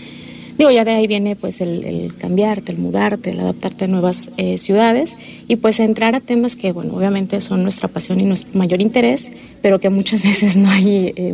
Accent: Mexico City, Mexico; Yo estudié biología marina, pero crecí en la Ciudad de México.

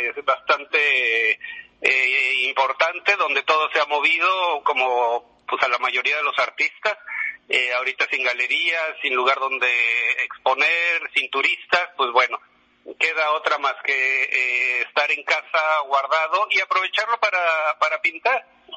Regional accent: Mexico City, Mexico; born there; Yo nací en la Ciudad de México.

